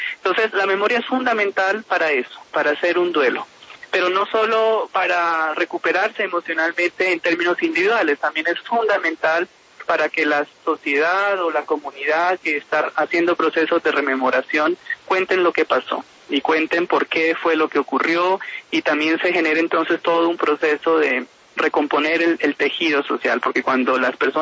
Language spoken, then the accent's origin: Spanish; La Hormiga, Putumayo, Colombia; now in Bogotá, Colombia; busqué la opción de salir de mi pueblo, de la Hormiga Putumayo, hacia la ciudad de Bogotá.